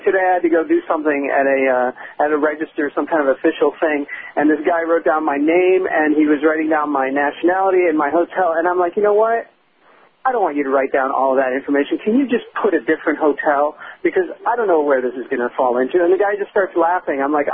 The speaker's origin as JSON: {"language": "English", "country": "United States", "accent": "American", "said": "I'm terrified that someone's going to overhear my American accent and give word to someone else"}